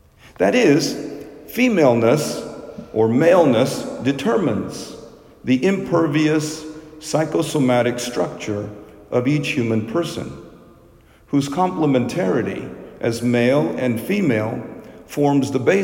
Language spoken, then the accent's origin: English; Little Rock, Arkansas, United States; when I was growing up in Little Rock, there was a Mexican restaurant called El Chico down the street.